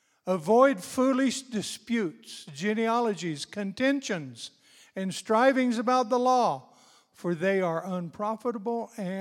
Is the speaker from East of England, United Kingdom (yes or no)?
no; Scotland, United Kingdom; And so I'm Scottish. My wife is English.